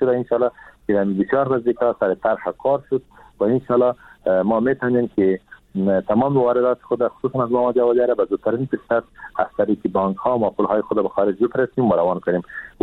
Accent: Afghanistan; ما هم از افغانستان هستم

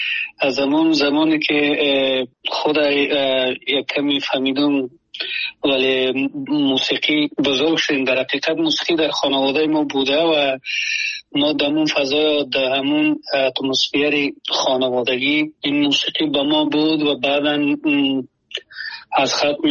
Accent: Afghanistan; also born or lived in Pakistan / Germany; now in United States; ما جزی همه آدم ها هستیم که از 2022 از افغانستان برامدیم و آمدیم همین گونه پاکستان و از پاکستان آلمان، و آلمان هم یک سال و یک نیم سال اونجا بودم و مدتی کوتاه یک پنج ماه میشه که آمدم امریکا و فعلا امریکا هستم.

